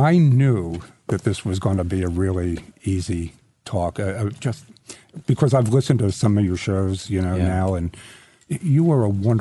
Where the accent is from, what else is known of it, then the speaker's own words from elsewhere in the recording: New York City, New York, United States; You know, I'm a New Yorker. We know Trump.